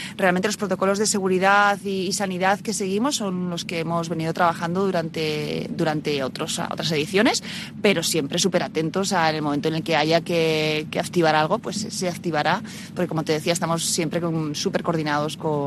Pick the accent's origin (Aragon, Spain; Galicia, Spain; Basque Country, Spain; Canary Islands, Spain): Basque Country, Spain; Aquí, como buenos vascos, cuidamos mucho la oferta gastronómica